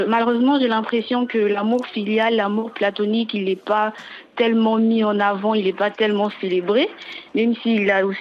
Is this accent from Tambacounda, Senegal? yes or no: yes; Tambacounda, Senegal; J'ai passé mon enfance à Tambacounda, où il faisait en moyenne 45 degrés.